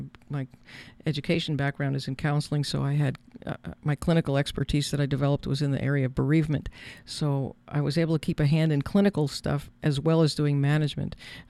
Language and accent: English; Brooklyn, New York, United States; born there; moved away as an adult; also born or lived in Buffalo; But I was born in Brooklyn and went all the way through university in New York, but upstate New York, and Buffalo was where I went to university.